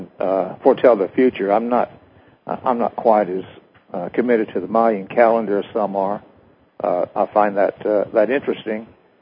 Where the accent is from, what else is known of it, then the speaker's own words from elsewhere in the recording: Purcell, Oklahoma, United States; when he came through my hometown, Purcell, Oklahoma, on the train in his campaign against Thomas E. Dewey.